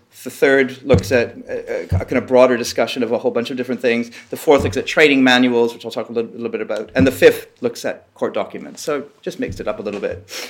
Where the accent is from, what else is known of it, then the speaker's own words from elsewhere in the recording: Toronto, Ontario, Canada; I first approached Eric Pensler in Toronto, when he was still in Toronto, actually, which is also my hometown, 10, 12 years ago, maybe